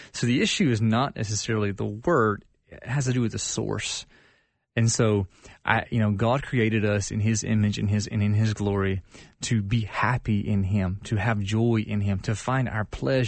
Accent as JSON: {"language": "English", "region": "the South", "country": "United States", "tie": "born or raised there", "said": "growing up, I grew up in the South, church culture."}